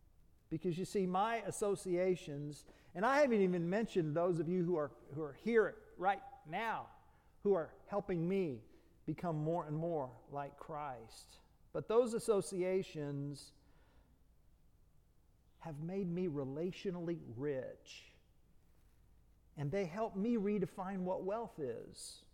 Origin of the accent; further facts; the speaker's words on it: Tulsa, Oklahoma, United States; When I grew up in Tulsa, Oklahoma, he was on staff at the church